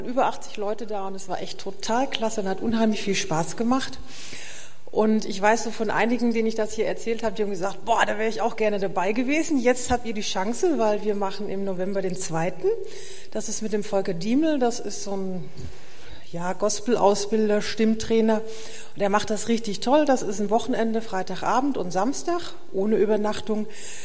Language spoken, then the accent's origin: German; Selm, North Rhine-Westphalia, Germany; Ich bin ja aus Selm, bin da auch im CVM tätig.